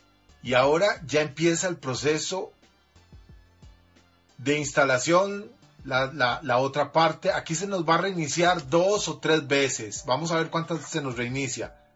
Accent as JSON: {"language": "Spanish", "country": "Costa Rica", "said": "Yo soy de Costa Rica, América Central."}